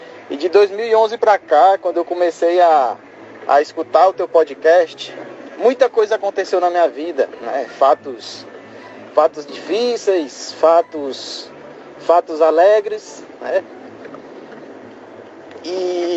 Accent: Teresina, Piauí, Brazil; eu sou de Teresina

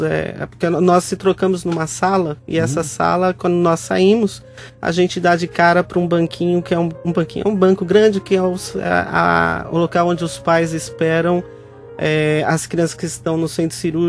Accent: Santo André, São Paulo, Brazil; Eu sou de Santo André, aqui em São Paulo.

